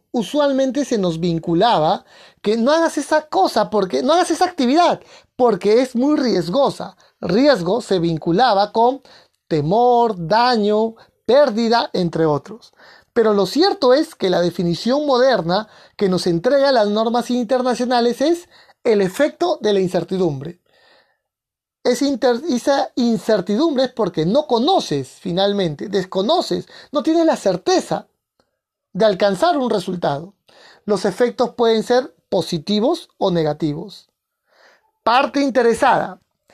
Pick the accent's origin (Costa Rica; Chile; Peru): Peru; la representación al que estaba trabajando en mi país, en Perú.